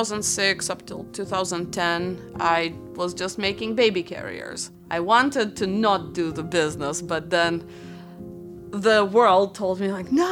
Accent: Moldova; English is a second language; moved away as an adult; now in Netherlands; Well, I come from Moldova. I am in the Netherlands since 2016.

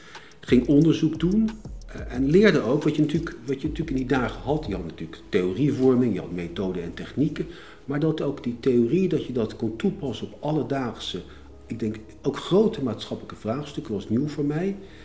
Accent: Leidschendam, South Holland, Netherlands; also born or lived in The Hague; Ik kom natuurlijk uit een beschermd middenklasse gezin. Geboren in Den Haag, opgroeiend in Leidschendam.

